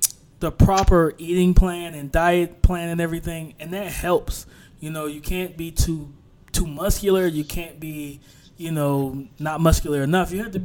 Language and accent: English; the South, United States; I'm from the South, so the country accent's funny to me.